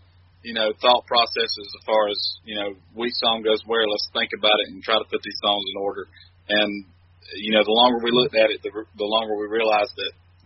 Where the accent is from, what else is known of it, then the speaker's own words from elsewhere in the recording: Spartanburg, South Carolina, United States; I come from Spartanburg, South Carolina, where, you know, you play with just the guys you know.